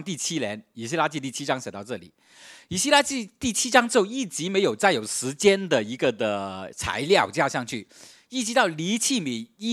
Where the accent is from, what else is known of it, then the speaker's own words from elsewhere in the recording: China; 特别是我们从国内来的人特别怕这个情况